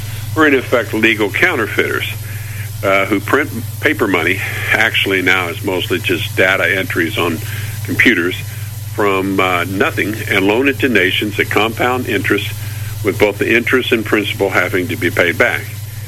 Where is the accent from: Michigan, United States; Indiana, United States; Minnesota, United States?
Indiana, United States; I'm a 6'2", good old down-to-earth Indiana boy with a beard